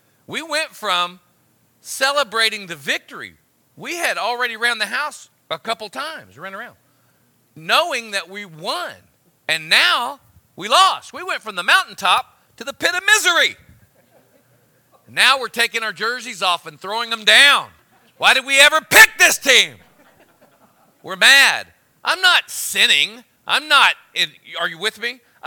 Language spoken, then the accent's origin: English; Oklahoma, United States; I grew up in Oklahoma. There's no pro team